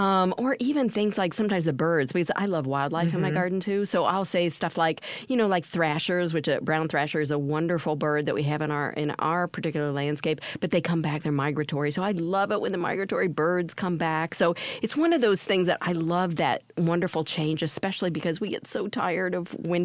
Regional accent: Illinois, United States; I grew up in Illinois. I mean, right here, and I can remember many of these kind of marches

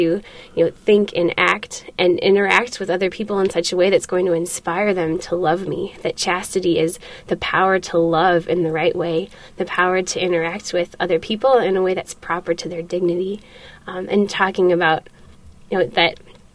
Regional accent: North Dakota, United States; I mean, I grew up in North Dakota in a very small rural town.

